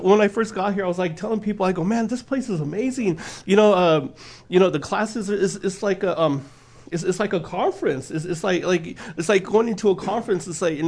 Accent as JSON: {"language": "English", "town": "San Diego", "region": "California", "country": "United States", "said": "I'm from California to San Diego"}